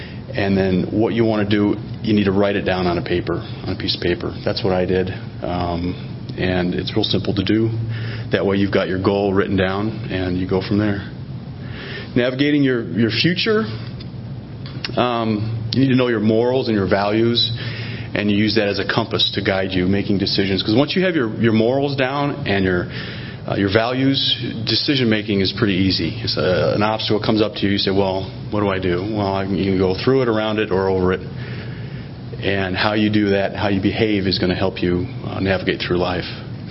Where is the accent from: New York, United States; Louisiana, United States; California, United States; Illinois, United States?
Illinois, United States; moved away as an adult; I was born and raised in Illinois, small town. I wanted to get out, see the world. Moved to Missouri, took my undergrads there in botany.